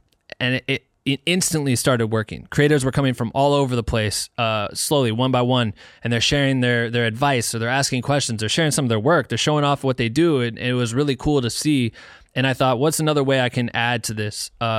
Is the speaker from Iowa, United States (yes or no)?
yes; Iowa, United States; now in Los Angeles, United States; I'm from Iowa. Originally, I moved out to LA almost 7 years ago.